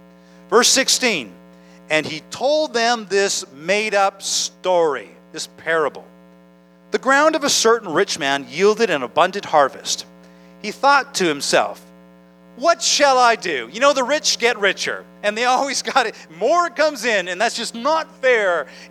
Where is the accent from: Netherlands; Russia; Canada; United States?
Canada; some of us live with the fact that we're Canadian.